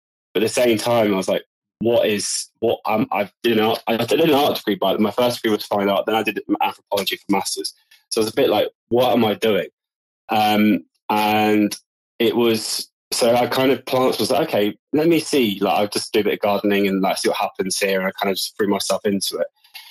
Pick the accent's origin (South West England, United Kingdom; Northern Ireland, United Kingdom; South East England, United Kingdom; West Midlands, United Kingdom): South West England, United Kingdom; Bristol; accent: pirate farmer; in Bristol, which is kind of where I'm from. And I was like, oh, if I go back there in 10 minutes, my accent will just come back. That's normally how it works. So I would say that my accent probably sounds more like a pirate farmer.